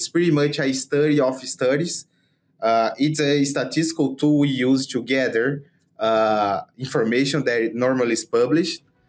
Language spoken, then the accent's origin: English; Paraíba, Brazil; Yeah, so I'm from Brazil. I'm Brazilian. I'm from the Northeast region of Brazil, from the state of Paraíba. It's a very nice state.